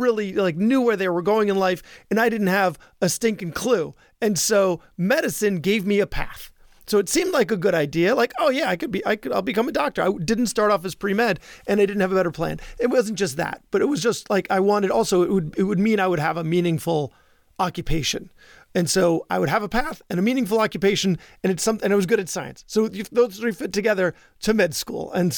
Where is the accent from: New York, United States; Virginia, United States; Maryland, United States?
New York, United States; Long Island; Yes, I did grow up on Long Island, and being an Eastern European Jew, I saw there weren't that many examples of Jews in medicine